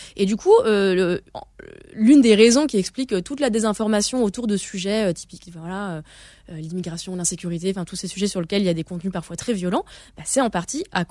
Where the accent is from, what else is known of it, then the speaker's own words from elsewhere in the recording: Reims, Grand Est, France; voilà, moi je viens de Reims